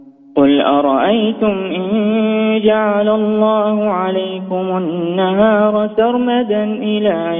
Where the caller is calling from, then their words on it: Mecca, Makkah Province, Saudi Arabia